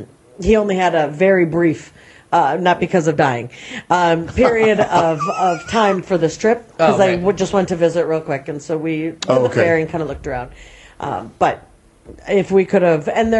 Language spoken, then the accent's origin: English; Minnesota, United States; I grew up in Minnesota, we're 5 hours from the border, and I never have been to Canada.